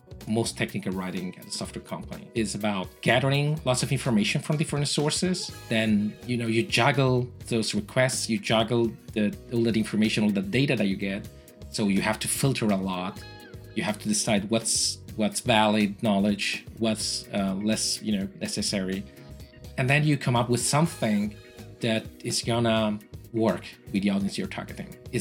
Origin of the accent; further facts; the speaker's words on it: Spain; first language Italian; English is a second language; also born or lived in Italy; because I'm Italian. I was born in Italy almost 41 years ago now. Even though I've been living in Spain since I was a kid, Italian is my mother tongue.